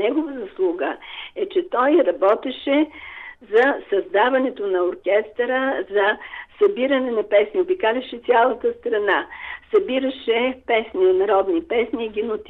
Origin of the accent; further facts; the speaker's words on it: Sofia, Sofia City, Bulgaria; ние живеехме, родени сме в София на улица Милинкамък, аз и брат ми и майка ми в малък апартамент.